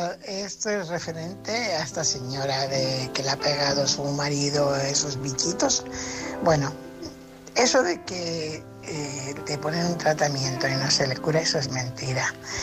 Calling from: Fuenlabrada, Community of Madrid, Spain; Soy corresponsal de Fuenlabrada

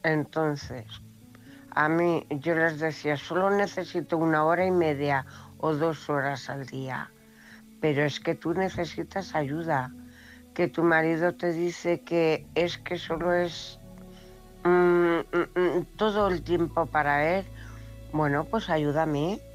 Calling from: Cuenca, Castilla-La Mancha, Spain; corresponsal de Cuenca.

